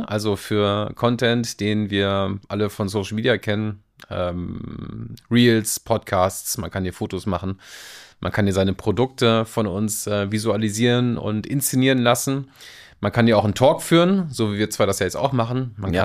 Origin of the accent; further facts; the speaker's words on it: Northern Germany, Germany; now in Munich, Germany; Also ich bin jetzt seit, ich glaube, über 14 Jahren schon fast in München. Ich bin Norddeutscher